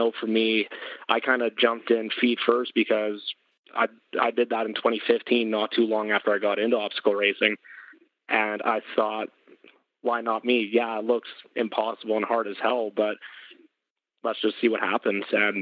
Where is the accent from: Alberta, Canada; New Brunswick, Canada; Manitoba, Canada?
Alberta, Canada; Edmonton; I'm from Edmonton, Alberta here.